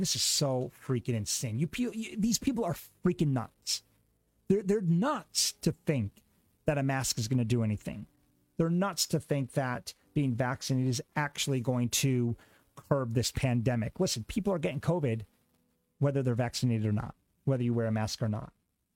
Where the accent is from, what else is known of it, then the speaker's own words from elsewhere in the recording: Buffalo, New York, United States; we now got to bring wokeism into my hometown, or my home team at least, over in Buffalo, New York.